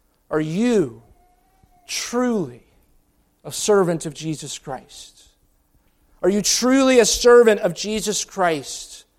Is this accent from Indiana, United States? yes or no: yes; Indiana, United States; I am a Hoosier, and I'm from the state of Indiana, and I'm from Lincoln's boyhood home.